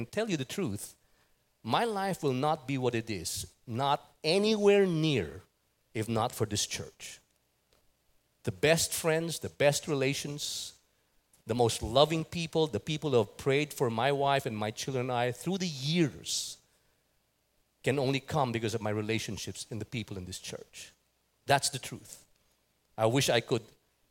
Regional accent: Philippines; because I'm a Pinoy. I'm a Filipino.

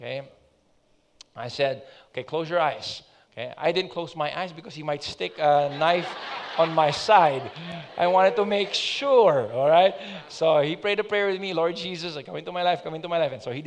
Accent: Philippines; and I'm really from the Philippines. I'm just here studying.

